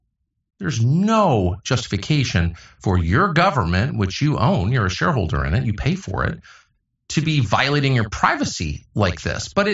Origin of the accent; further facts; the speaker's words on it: United States; I'm also an American.